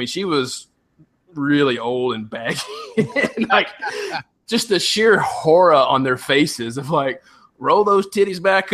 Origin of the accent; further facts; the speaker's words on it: the South, United States; He's making a joke because I'm a Southerner and Abraham Lincoln invaded the South.